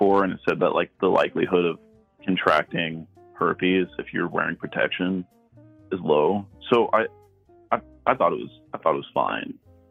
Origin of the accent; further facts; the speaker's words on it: Houston, Texas, United States; I'm from Houston.